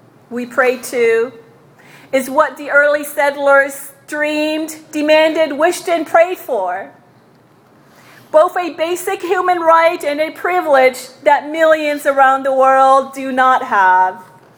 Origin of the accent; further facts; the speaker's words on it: Hawaii, United States; I remember growing up in Hawaii as a migrant child to the U.S. Hawaii, although a Pacific island, they were a Polynesian people like me.